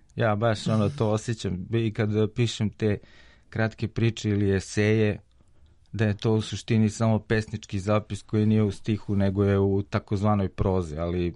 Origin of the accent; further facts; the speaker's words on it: Belgrade, Serbia; ja sam rođen na Čuburi, odnosno rođen sam u Višegradskoj, a na Čuburu donet odmah po rođenju, i tu sam proveo prvih 6 godina